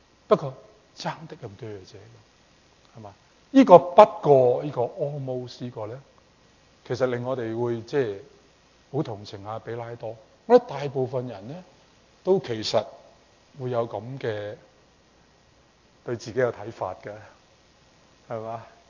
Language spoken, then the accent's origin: Chinese; Guangdong, China; accent: Cantonese; 我们广东话很传神的